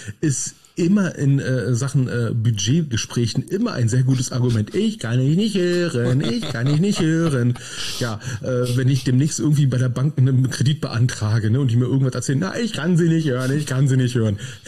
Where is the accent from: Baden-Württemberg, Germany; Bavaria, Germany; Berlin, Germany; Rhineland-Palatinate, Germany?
Berlin, Germany; wir kommen aus Berlin